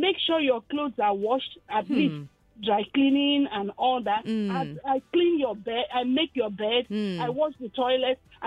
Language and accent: English; Agbara, Ogun, Nigeria; from Agbara.